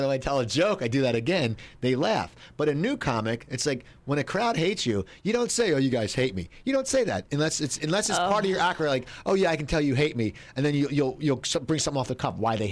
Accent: Cherry Hill, New Jersey, United States; When I did my hometown in Cherry Hill and Marlton, everything's changed since I've been back there.

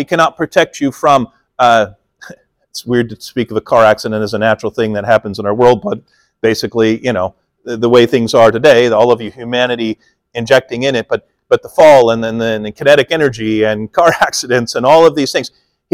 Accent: Midwest, United States; I'm like, I'm an American. I come from the Midwest. I need some meat, and I need it now.

